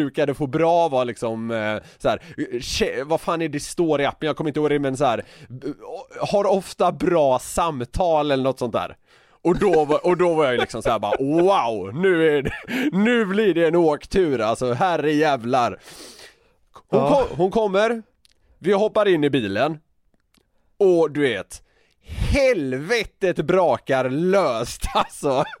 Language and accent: Swedish; Gothenburg, Västra Götaland County, Sweden; Jag känner mig nästan, som göteborgare, känner jag mig nästan i de här tillfällena lite så här tvungen att ge henne lite motstånd.